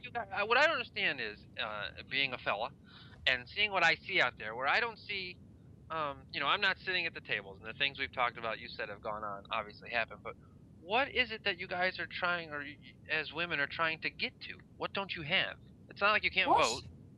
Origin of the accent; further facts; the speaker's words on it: New York, United States; Northeast, baby. I'm from New York.